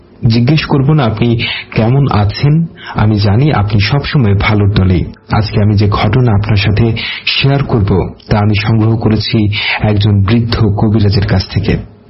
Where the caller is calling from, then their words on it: Dhaka, Dhaka Division, Bangladesh; আমি ঢাকার বনশ্রী এলাকা থেকে লিখছি। আমি বর্তমানে ঢাকার এক সুনামধন্য কলেজে ইন্টার ফার্স্ট ইয়ারে অধ্যয়নরত রয়েছি।